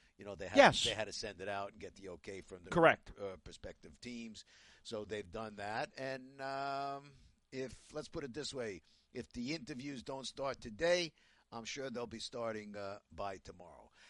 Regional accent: Brooklyn, New York, United States; Well, that's because we're from Brooklyn.

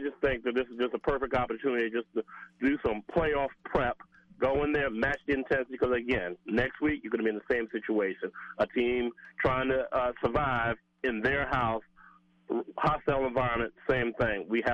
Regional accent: Brooklyn, New York, United States; as a kid growing up in Brooklyn

